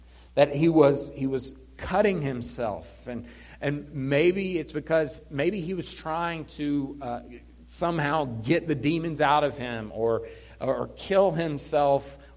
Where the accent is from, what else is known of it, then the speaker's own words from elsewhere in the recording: Blacksburg, Virginia, United States; So I grew up in Luster's Gate area of Blacksburg.